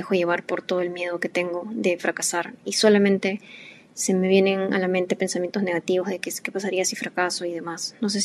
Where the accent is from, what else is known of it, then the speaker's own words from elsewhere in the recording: Peru; Nosotros somos de Perú.